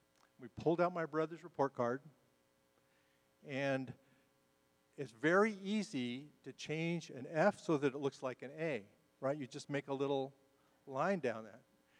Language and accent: English; New Mexico, United States; I grew up in New Mexico. There were six of us kids.